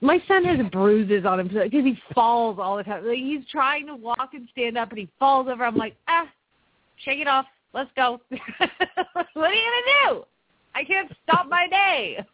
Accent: Phoenix, Arizona, United States; from Phoenix, Arizona

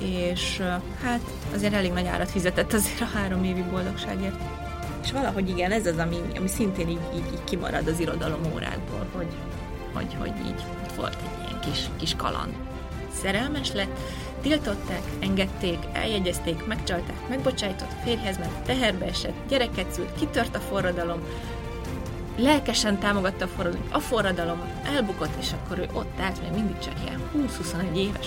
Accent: Hungary; Nekem, mint nő, vagy mint magyar nő

